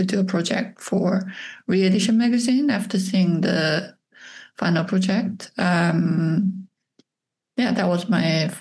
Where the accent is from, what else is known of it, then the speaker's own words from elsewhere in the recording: South Korea; English is a second language; moved away as an adult; now in London, United Kingdom; So I came to London from Korea to be a study abroad student. So just for studying English, basically.